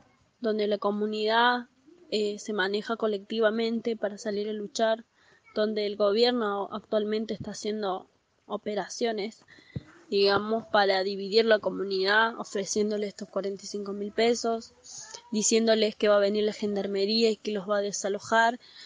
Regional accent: Córdoba, Argentina; Nosotros como ciudadanos argentinos, como ciudadanos cordobeses, nos merecemos el acceso a la vivienda

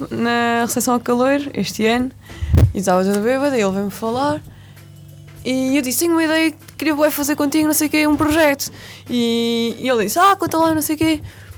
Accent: Algarve, Portugal; Mas eu sou do Algarve e tipo, vou sempre trabalhar.

